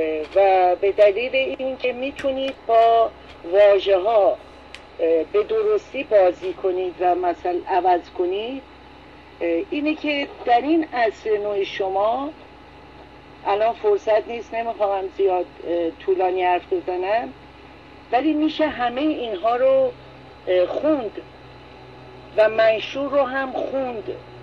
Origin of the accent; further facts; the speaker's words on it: Iran; من به عنوان یک ایرانی